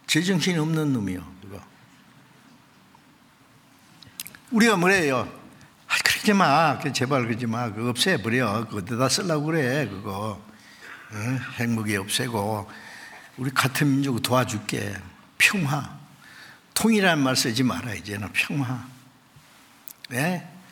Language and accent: Korean; South Korea; 나도 한국 사람이지만 한국 사람 대단한 거예요.